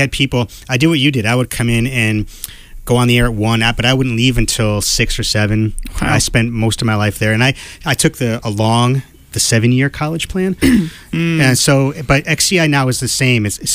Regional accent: Connecticut, United States; No, but you're from Chicago and I'm from Connecticut

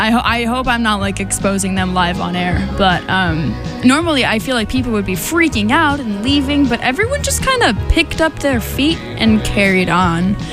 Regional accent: New York, United States; now in Massachusetts, United States; So I'm originally from New York, and now I go to school here at Tufts.

